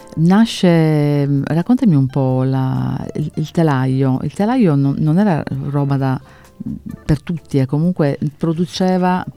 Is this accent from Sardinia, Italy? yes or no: yes; Sardinia, Italy; Purtroppo siamo sardi